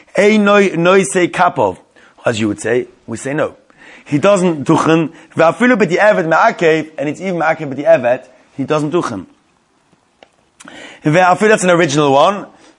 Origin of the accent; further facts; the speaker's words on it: Switzerland; the shul I was brought up in Switzerland